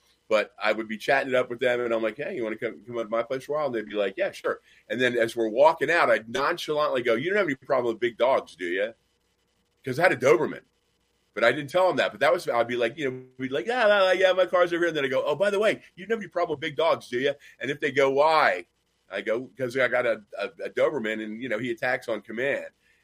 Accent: Nashville, Tennessee, United States; it was my hometown. I loved it. I lost my home in that flood

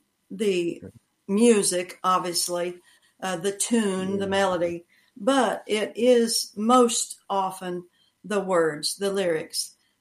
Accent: Oklahoma, United States; I'm an Okie. I was born and raised in Oklahoma, though I've lived a number of different places.

